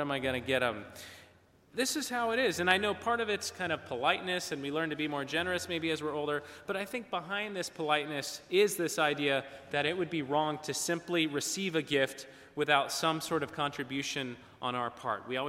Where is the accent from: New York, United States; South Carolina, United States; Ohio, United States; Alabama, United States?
Ohio, United States; also born or lived in California; Some of you may know that I say I come from California, which is mostly true, but when I was a little boy, I actually lived in Ohio, and Ohio isn't too far from Kentucky